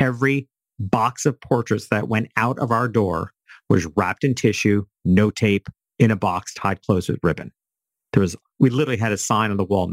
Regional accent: New York City, New York, United States; And I'm from New York City originally

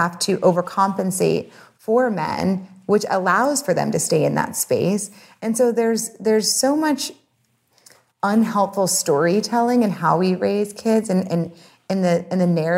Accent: New Orleans, Louisiana, United States; you know, I'm from New Orleans. And so like something that's just like a street term is being like, yeah, you're right.

